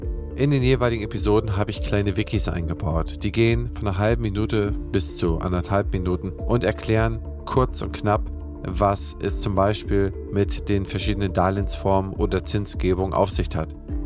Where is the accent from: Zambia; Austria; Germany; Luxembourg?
Germany; Northern Germany; Ich komme hier aus dem Norden von Westdeutschland. Ich bin behütet, in Freiheit aufgewachsen.